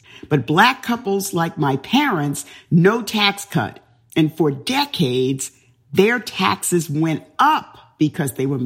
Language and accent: English; Bronx, New York, United States; So I grew up in the South Bronx. I dealt with racism every day.